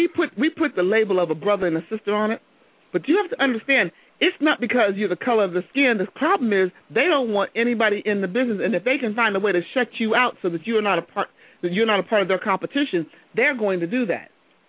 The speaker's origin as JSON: {"language": "English", "country": "United States", "said": "We're going, as the American people, we don't understand that the fabric and the strength of America has been in its entrepreneurship, and its innovation."}